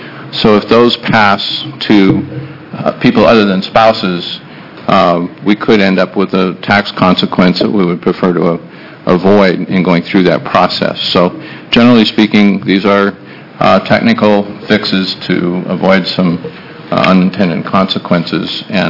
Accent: Portland, Oregon, United States; I'm an attorney from Portland, Oregon

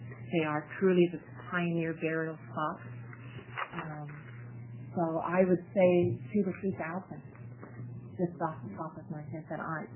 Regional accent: Portland, Oregon, United States; I'm from Portland, and I'm here representing the Oregon Historic Cemeteries Association.

